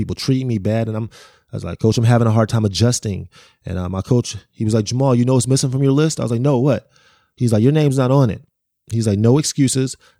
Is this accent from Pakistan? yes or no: no; Waukegan, Illinois, United States; But I grew up in Waukegan. It's still under resourced. It's more isolated than I would say Chicago.